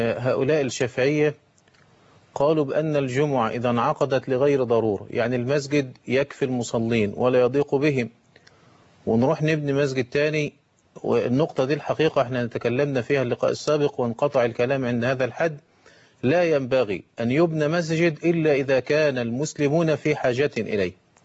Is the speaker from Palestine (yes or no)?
no; Egypt